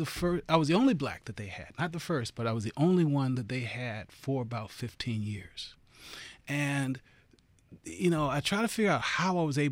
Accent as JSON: {"language": "English", "town": "Baltimore", "region": "Maryland", "country": "United States", "tie": "born or raised there", "said": "I grew up in East Baltimore. About 12 blocks away from Johns Hopkins."}